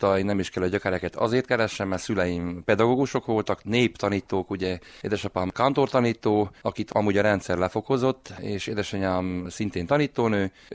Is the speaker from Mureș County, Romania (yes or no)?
no; Szentivánlaborfalva, Covasna, Romania; Szent Iván Laborfalván születtem és máig itt élek